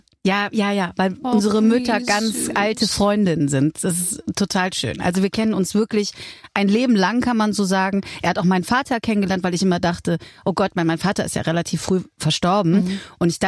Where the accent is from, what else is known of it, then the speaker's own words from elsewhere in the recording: Cologne, North Rhine-Westphalia, Germany; wir sind alle in Köln im gleichen Dorf groß geworden.